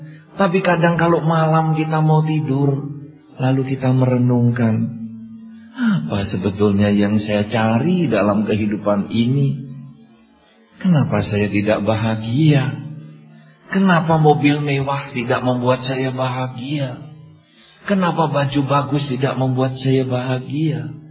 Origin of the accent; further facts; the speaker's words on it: Indonesia; accent: Javanese; Di dalam bahasa tempat saya tinggal ini, orang memang mengatakan saya bahasa Jawanya medok sekali.